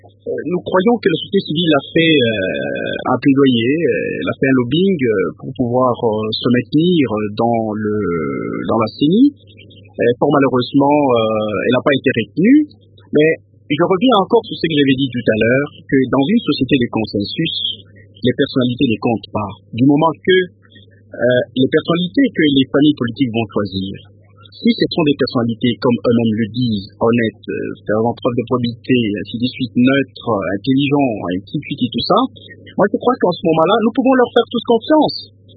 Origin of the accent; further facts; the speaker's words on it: DR Congo; simplement parce que nous sommes Congolais